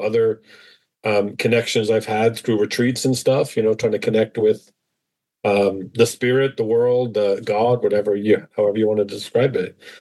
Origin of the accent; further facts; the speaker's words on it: Ireland; moved away as an adult; now in United States; I am originally from Ireland. I came over here to the United States in the early 90s to be a camp counselor.